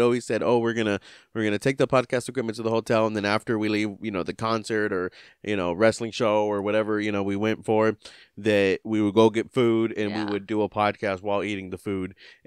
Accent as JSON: {"language": "English", "town": "Houston", "region": "Texas", "country": "United States", "tie": "born or raised there", "said": "I grew up in Houston."}